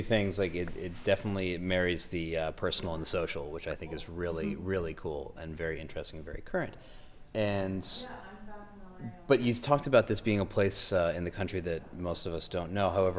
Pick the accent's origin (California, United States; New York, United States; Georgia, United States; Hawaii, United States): New York, United States; I'm from upstate New York.